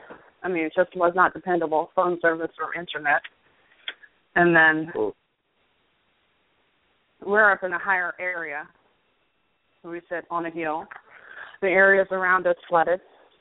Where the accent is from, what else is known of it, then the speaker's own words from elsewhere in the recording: Louisiana, United States; I mean, I grew up in Louisiana. And down there, you know, we didn't have paved driveways so much or gravel.